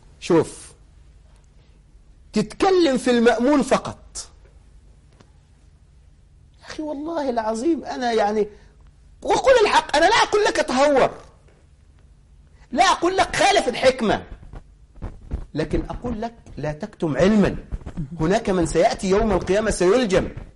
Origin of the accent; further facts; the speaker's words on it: Egypt; عندنا في مصر خايفين من تسريب الامتحانات للثانوية العامة صح ولا لا؟